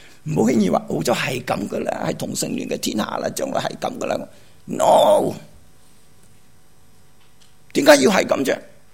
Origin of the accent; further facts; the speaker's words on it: Hong Kong; 如果我呢，我香港人就撑他，闹埋我啦。